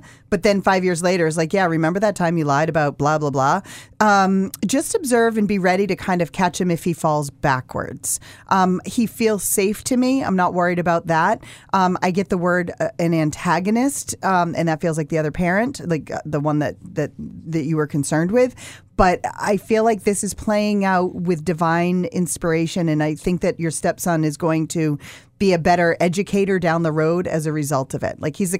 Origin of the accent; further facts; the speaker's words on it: Massachusetts, United States; I didn't get the correct key when I was young and growing up in Massachusetts on a radio show.